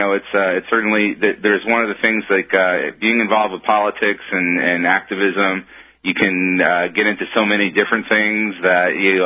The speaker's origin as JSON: {"language": "English", "town": "Miami", "region": "Florida", "country": "United States", "moved": "yes", "said": "Yeah, well, I used to be from the south. I used to be from Miami."}